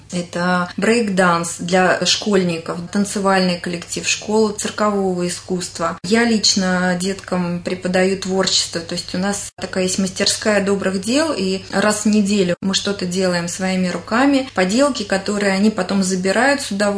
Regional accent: Safonovo, Moscow Oblast, Russia; Родилась я в Раменском районе, в деревне Сафоново. И, в общем-то, я, наверное, коренная жительница. Не в общем-то, а коренная. И безумно люблю свой край и горжусь своим краем.

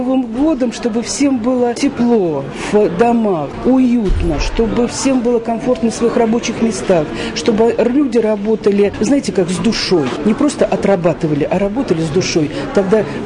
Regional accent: Ramenskoye, Moscow Oblast, Russia; так вот мы коренные раменцы называем.

